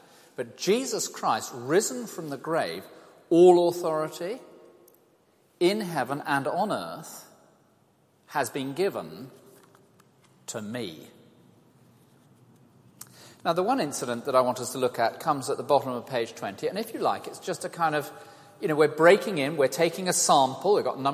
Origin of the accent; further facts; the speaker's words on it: South West England, United Kingdom; I come from the West Country and we go bodyboarding.